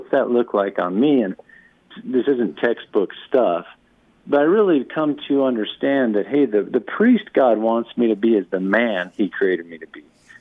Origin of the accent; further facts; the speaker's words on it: Worland, Wyoming, United States; I grew up in Worland, Wyoming, just a little farming town, north-central part of the state of Wyoming. And yes, we grew up Catholic.